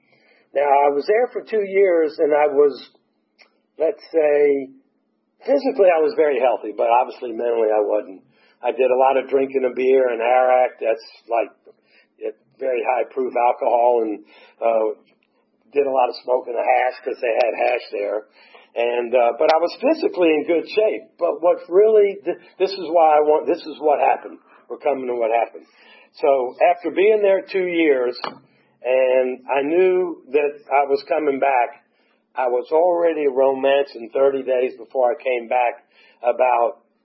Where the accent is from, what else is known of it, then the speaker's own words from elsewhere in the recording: Atlanta, Georgia, United States; I called a dear friend of mine who I grew up with here in Atlanta